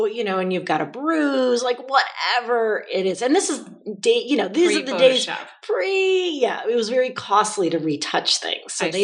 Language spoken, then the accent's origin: English; Chicago, Illinois, United States; So growing up in Chicago, I grew up in the city.